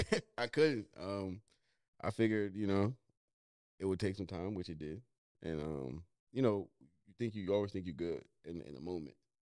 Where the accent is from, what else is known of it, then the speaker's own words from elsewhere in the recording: Columbus, Ohio, United States; also born or lived in Northern Virginia; I'm African. I would like to say I'm from Columbus, Ohio, but I spent the bulk of my life in Northern Virginia.